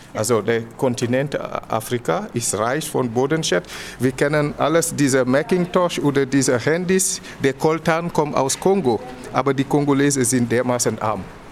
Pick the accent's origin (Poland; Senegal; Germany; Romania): Senegal; Ich komme aus dem Senegal.